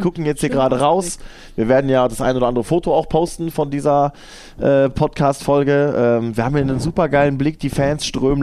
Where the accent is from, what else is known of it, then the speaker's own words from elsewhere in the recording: Hamm, North Rhine-Westphalia, Germany; ich bin ja da aufgewachsen in der Nähe, in Hamm.